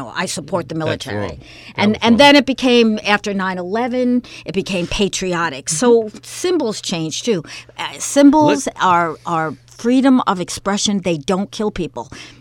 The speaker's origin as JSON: {"language": "English", "region": "Northern United States", "country": "United States", "said": "I'm from the North. I'm glad we won."}